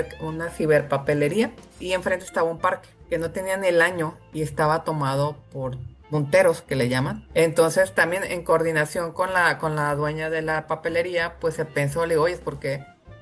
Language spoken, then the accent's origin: Spanish; Guasave, Sinaloa, Mexico; Yo soy sinaloense, yo soy de Guasave, Sinaloa, y yo siempre quise hacer algo allá en mi pueblo